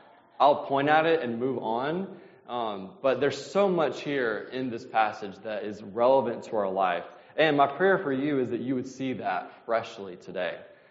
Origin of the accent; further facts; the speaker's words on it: Mississippi, United States; I'm from Mississippi originally, and that's how we always start, so it's good.